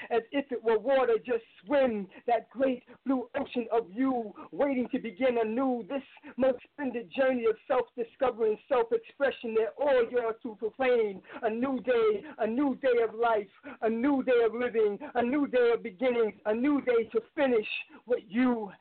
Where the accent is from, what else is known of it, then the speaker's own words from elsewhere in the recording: Brooklyn, New York, United States; this is a show that's, you know, happening in my hometown, and I haven't been here, so I'm like, hey, I gotta represent, you know.